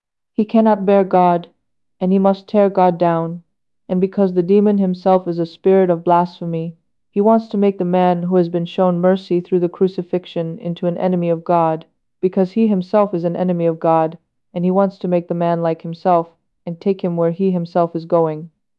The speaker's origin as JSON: {"language": "English", "country": "Greece", "said": "We came from Greece, and as we know, there we have more churches. We have the cassocks, we have monasteries, we have many things."}